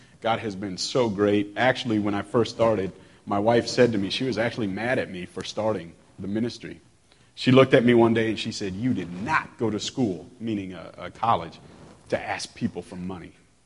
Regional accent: Iowa, United States; I'm from Central Iowa originally, and so I remember, you know, my dad was a hog farmer.

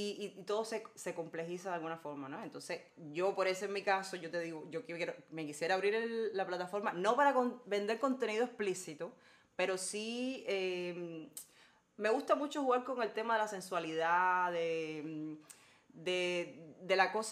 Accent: Cuba; Los cubanos de por sí somos muy conservadores.

